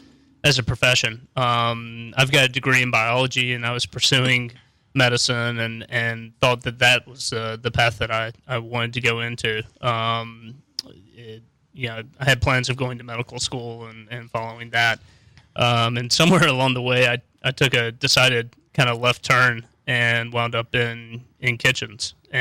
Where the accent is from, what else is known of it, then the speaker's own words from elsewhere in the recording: Dothan, Alabama, United States; also born or lived in New Orleans; I grew up in Dothan, Alabama, which is in the far southeastern corner of the state. It's about 19 miles from Georgia and 19 miles from Florida.